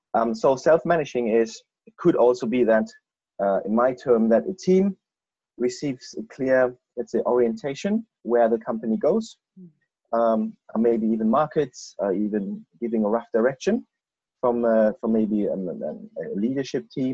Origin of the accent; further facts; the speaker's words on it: Germany; now in United Kingdom; You know, I'm an expat from Germany. I could sit here easily 3 years